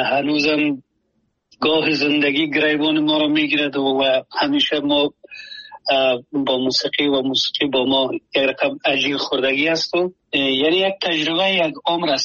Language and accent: Persian; Afghanistan; moved away as an adult; now in United States; ما جزی همون آدم ها هستیم که از 2022 از افغانستان برآمدیم و آمدیم همین گونه پاکستان و از پاکستان آلمان، و آلمان هم یک نیم سال اونجا بودم و مدتی کوتاه یک پنج ماه میشه که آمدم امریکا و فعلا امریکا هستم.